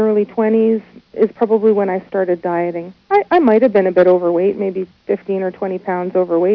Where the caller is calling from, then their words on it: Ottawa, Ontario, Canada; I am in Ottawa, Ontario, which is in Canada.